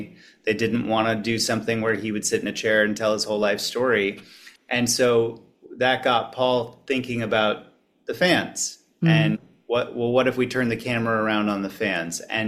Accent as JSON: {"language": "English", "town": "Los Angeles", "region": "California", "country": "United States", "tie": "born or raised there", "said": "I grew up in Los Angeles, so I was a huge"}